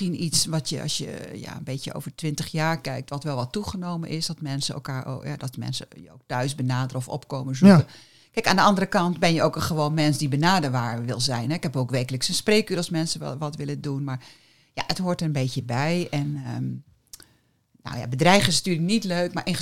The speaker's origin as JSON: {"language": "Dutch", "region": "North Brabant", "country": "Netherlands", "tie": "born or raised there", "also_born_or_lived": "Limburg", "said": "want ik ben geboren in Brabant en opgetogen in Brabant en Limburg en later in het Westen."}